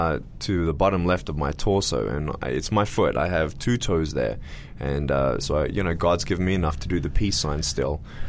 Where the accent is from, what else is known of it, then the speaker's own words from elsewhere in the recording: Australia; moved away as an adult; now in United States; And I moved from Australia about 3.5 years ago now.